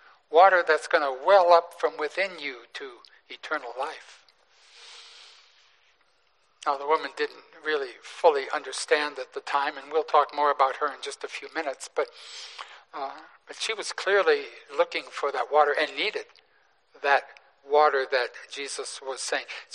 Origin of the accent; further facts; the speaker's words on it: Detroit, Michigan, United States; was from my hometown of Detroit